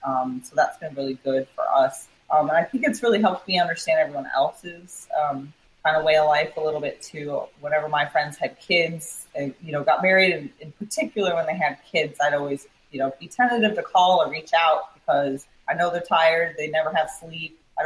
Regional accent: Houston, Texas, United States; also born or lived in Michigan / Maryland; I grew up in Houston, moved around for 12 years with college in Michigan, came back for grad school, Texas State, moved to Maryland for 4 years.

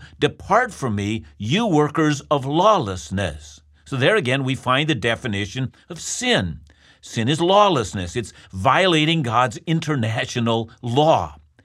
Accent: Canada; most of my listeners know that I'm a Canadian, so let me speak to that.

